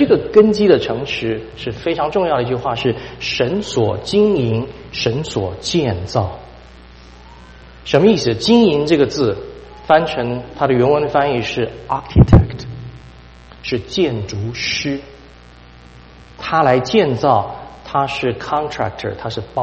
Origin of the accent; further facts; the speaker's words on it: Taiwan; 我们台湾话叫做后康